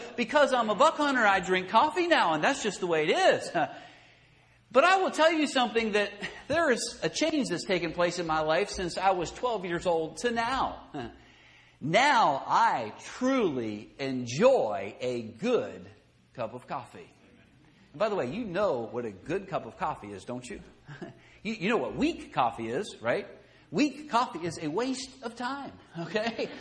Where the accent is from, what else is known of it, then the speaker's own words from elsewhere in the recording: Pennsylvania, United States; I grew up in Pennsylvania. And in Pennsylvania, I don't know how it is here in Virginia.